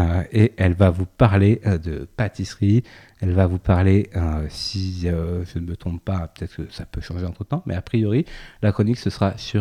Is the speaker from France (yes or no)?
yes; Nouvelle-Aquitaine, France; Alors moi, j'ai grandi en Charente, comme toi, je le sais.